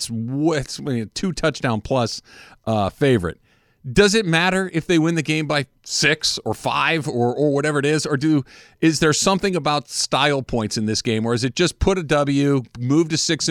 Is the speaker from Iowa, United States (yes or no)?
yes; Waterloo, Iowa, United States; Tell him I'm from Waterloo, Iowa.